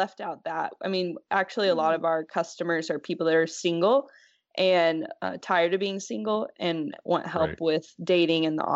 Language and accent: English; Tennessee, United States; Well, I grew up in Tennessee, and there, I'm sure, as you know, is more conservative.